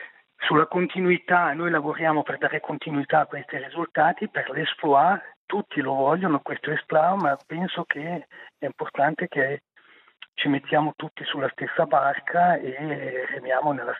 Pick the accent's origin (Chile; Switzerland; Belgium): Switzerland; Forse sto scoprendo che noi svizzeri ci dimentichiamo troppo facilmente da dove arriviamo